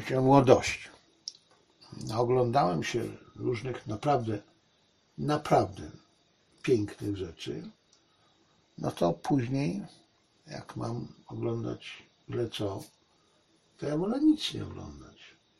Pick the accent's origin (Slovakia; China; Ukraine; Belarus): China; Ja jestem Chińczykiem i ja rozumiem, dlaczego chińskie rodziny myślą tak, a nie inaczej.